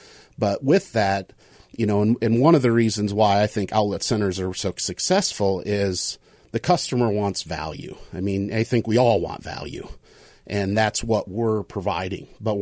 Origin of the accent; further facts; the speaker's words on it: Sioux Falls, South Dakota, United States; moved away as an adult; Well, I'm originally from South Dakota. I was born there.